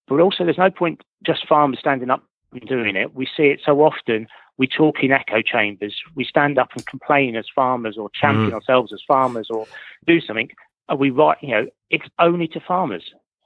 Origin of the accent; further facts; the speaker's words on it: England, United Kingdom; me as an English farmer